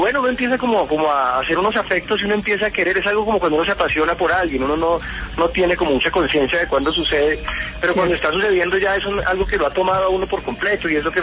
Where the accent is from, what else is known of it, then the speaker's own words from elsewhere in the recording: Bogotá, Bogotá Capital District, Colombia; Yo no soy tan cachaco como tú lo dices. Fíjate que soy el primer bogotano de mi familia, como muchos bogotanos, y me siento evidentemente bogotano, pero pues no olvido que como muchos bogotanos vengo de muchas partes